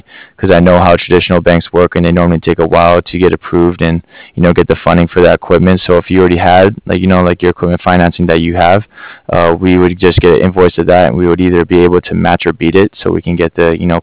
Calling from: Cardiff, Wales, United Kingdom; I'm calling here from Cardiff.

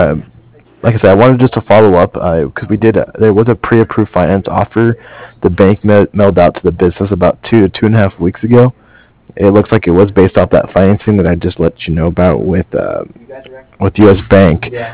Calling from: Cardiff, Wales, United Kingdom; I'm calling from Cardiff.

